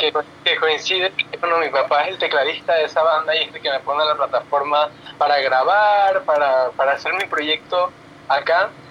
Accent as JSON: {"language": "Spanish", "country": "Panama", "said": "Yo soy un artista panameño, con un ímpetu bastante, bastante energético"}